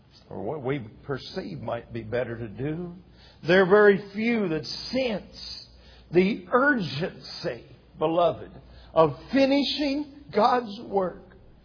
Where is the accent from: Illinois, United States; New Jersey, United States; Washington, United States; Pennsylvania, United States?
Pennsylvania, United States; I grew up in the Rocky Hills of Pennsylvania. I should say the first 6-8 years we lived up there.